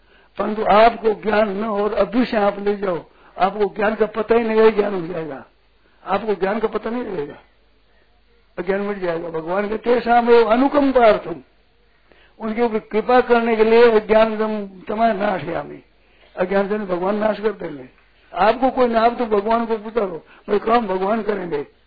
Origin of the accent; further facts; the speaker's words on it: Rajasthan, India; हम मारवाड़ी लोग जानते हैं जो खेलते थे ना बालू से रेते से